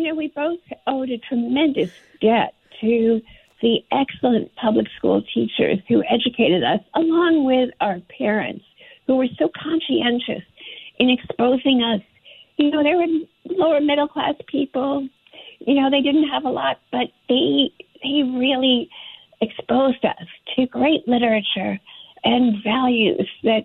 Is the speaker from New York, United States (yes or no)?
yes; Fresh Meadows, New York, United States; I grew up in Fresh Meadows.